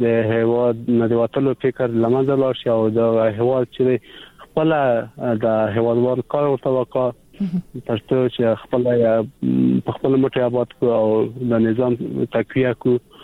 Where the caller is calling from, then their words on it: Jaghatu, Wardak, Afghanistan; د وردګ ولا جغتول سوالي